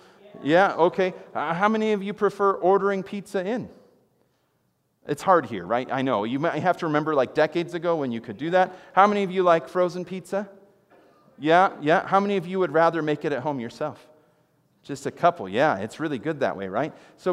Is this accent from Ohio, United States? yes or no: no; Chicago, Illinois, United States; I know, I'm from Chicago, I've got some pizza rules, and that's just how it goes, okay?